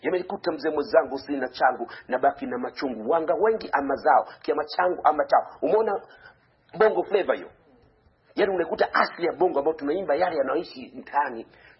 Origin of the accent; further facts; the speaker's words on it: Kigoma, Tanzania; Asili yetu mchiriku, mimi natoka Kigoma Kazura Mimba, mchiriku ndo asili ya muziki wetu.